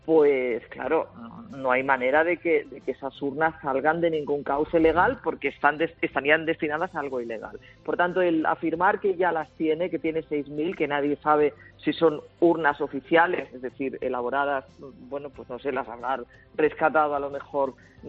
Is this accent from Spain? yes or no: yes; Catalonia, Spain; soy catalana. Los catalanes no nos merecemos esto